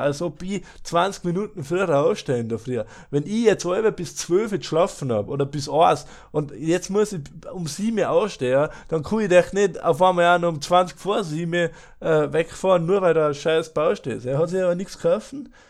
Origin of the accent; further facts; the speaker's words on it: Wildschönau, Tyrol, Austria; ich bin aus der Wildschönau, für die, was noch nicht wissen, Wildschönau sagen wir